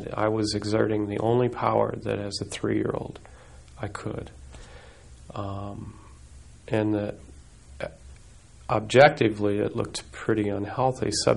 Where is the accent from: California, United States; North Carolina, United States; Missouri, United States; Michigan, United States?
Missouri, United States; St. Louis; born there; I was born in St. Louis, in the city. I was the oldest child